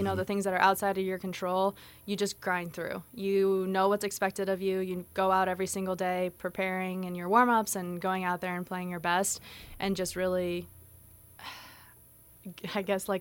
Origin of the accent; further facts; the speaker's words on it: Omaha, Nebraska, United States; So I grew up in Omaha